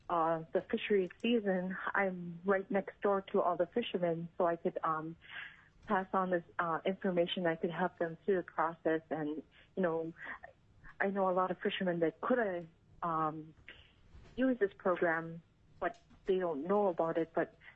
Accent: Emmonak, Alaska, United States; I'm from Imonic. I grew up in Imonic until I went to Mount Edgecombe and graduated at Mount Edgecombe.

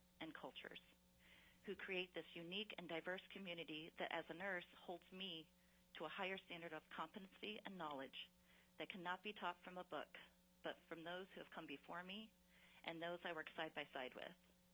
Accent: Anchorage, Alaska, United States; I'm from Anchorage, Alaska, and I'm representing myself and as a member of the Alaska Nursing Association.

